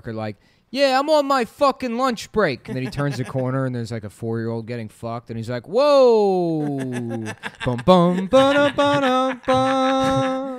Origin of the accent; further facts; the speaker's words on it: New York, United States; I'm just a New Yorker.